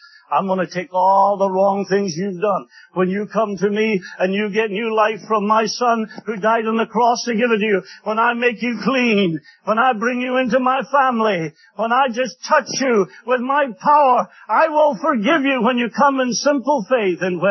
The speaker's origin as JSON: {"language": "English", "region": "Scotland", "country": "United Kingdom", "said": "I come from Scotland and they say, do you not take whiskey? From Scotland?"}